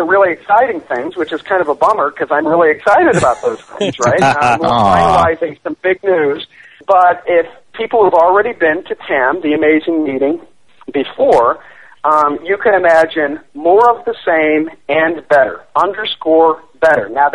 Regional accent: St. Louis, Missouri, United States; I'm from St. Louis originally. My grandmother, my parents are there.

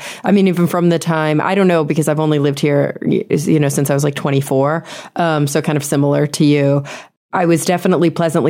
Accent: Texas, United States; also born or lived in New York City; now in Los Angeles, United States; Growing up in Texas, and then I lived in New York for a year, but in the city. And then I came

